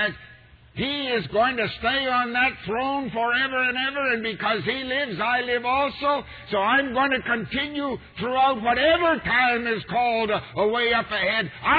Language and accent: English; Canada; I'm a Canadian, and as a Canadian, my heritage is British.